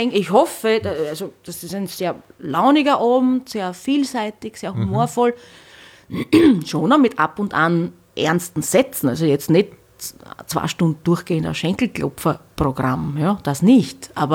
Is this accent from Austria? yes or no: yes; Hornstein, Burgenland, Austria; bei der Tamburica in Hornstein, wo ich her bin.